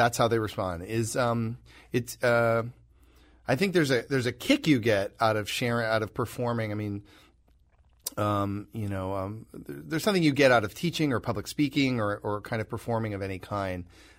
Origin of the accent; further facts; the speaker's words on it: Michigan, United States; I grew up in Michigan, and I had a massive crush on one of my classmates in high school